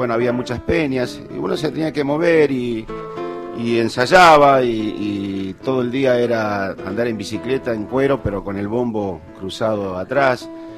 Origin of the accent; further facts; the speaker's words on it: Sunchales, Santa Fe, Argentina; Mi infancia es en Sunchales, en la ciudad de Sunchales, provincia de Santa Fe.